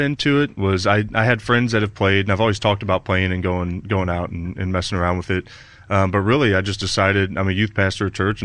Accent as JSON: {"language": "English", "town": "St. Louis", "region": "Missouri", "country": "United States", "lives_now": "Hannibal, United States", "said": "We're from South St. Louis and always knew that we would go back there as soon as we finished up"}